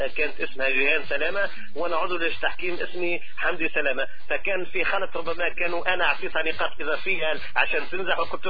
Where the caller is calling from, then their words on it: Qatar; لكن انا قلت يعني من قطر فقط مش نكون خارج